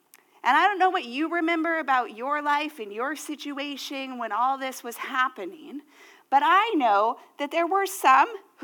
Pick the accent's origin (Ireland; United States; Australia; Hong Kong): United States; I grew up in the United States, and if you know one thing about America and sports is that we really love cheerleaders.